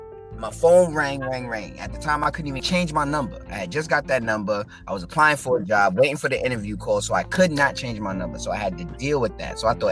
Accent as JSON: {"language": "English", "town": "Queens", "region": "New York", "country": "United States", "tie": "born or raised there", "also_born_or_lived": "Bronx", "said": "Originally born in the Bronx, New York. Raised in Queens, New York. Lived all over New York."}